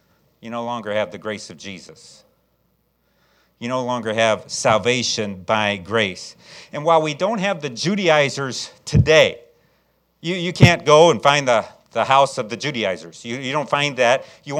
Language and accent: English; Chicago, Illinois, United States; I was raised in Chicago. Chicago's 85% Catholic.